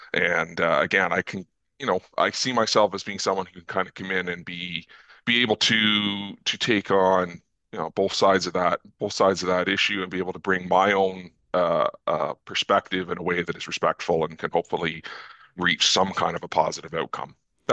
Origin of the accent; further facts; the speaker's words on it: Rideau Lakes, Ontario, Canada; I grew up in Rideau Lakes in the South Elmsley area